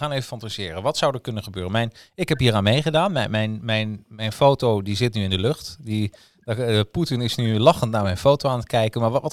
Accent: Netherlands; We zijn natuurlijk als Nederlanders een beetje pro-westers.

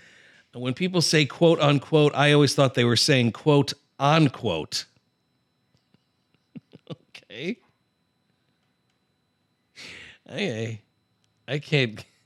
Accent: Mississippi, United States; I'm from Mississippi, and until I was 18, I thought that everyone else in the country counted using their own state.

